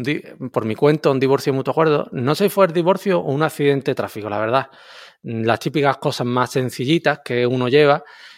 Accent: Andalusia, Spain; yo es que soy muy andaluz para algunas cosas.

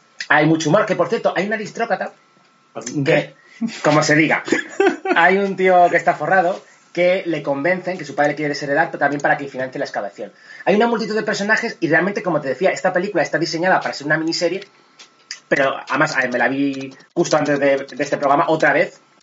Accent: Canary Islands, Spain; Sí, porque soy un mercenario canario.

